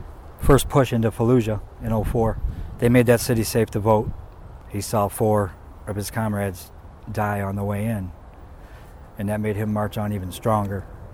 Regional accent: Rossford, Ohio, United States; And we're from Rossford, Ohio.

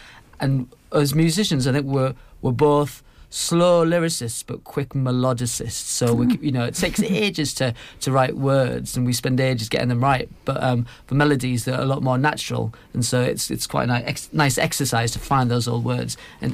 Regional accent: North East England, United Kingdom; We're both from Teesside

